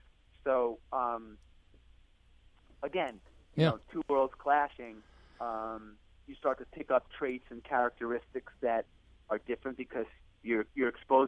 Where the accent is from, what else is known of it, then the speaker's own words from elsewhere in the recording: Long Island, New York, United States; I grew up in Long Island, you know, from a working-class family, but just a completely different atmosphere, loving parents, still married 60 plus years.